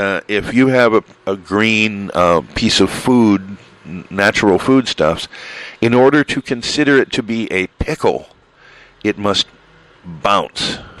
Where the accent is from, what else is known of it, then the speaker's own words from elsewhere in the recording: Illinois, United States; It is illegal to give a dog whiskey in my home state, Illinois.